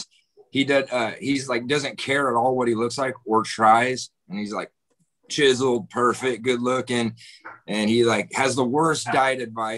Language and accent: English; Lake Dallas, Texas, United States; Growing up in Lake Dallas, remember a billboard on I-35 just past the catfish farm